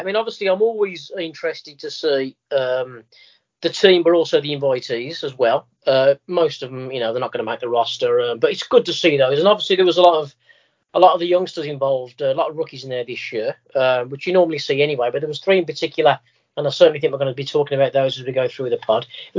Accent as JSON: {"language": "English", "country": "United Kingdom", "said": "That's a real dream sort of game for us, yeah, as British baseball fans."}